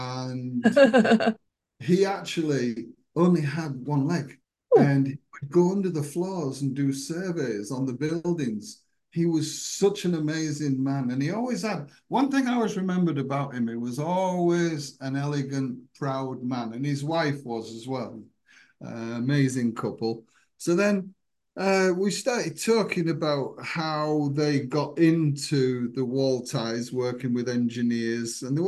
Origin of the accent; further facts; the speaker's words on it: Hull, Yorkshire and the Humber, United Kingdom; I covered up around my area of Yorkshire, out towards my hometown of Hull and around the area.